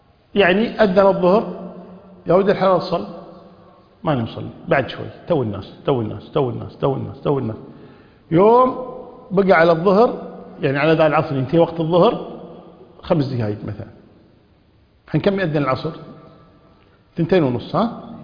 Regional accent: Kuwait

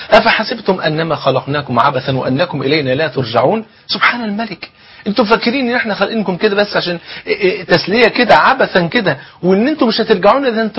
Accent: Egypt; عارفين الفول عندنا في مصر هنا فرد عين،

